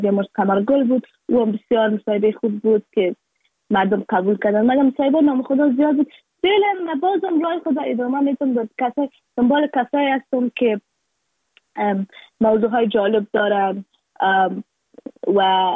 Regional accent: Afghanistan

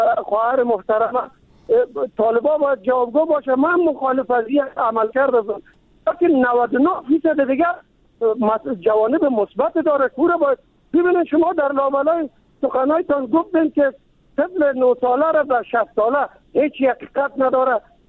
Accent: Kabul, Afghanistan; من از کابل هستم، یعنی و در قوم تاجک ولی مسلمان افغان دوست

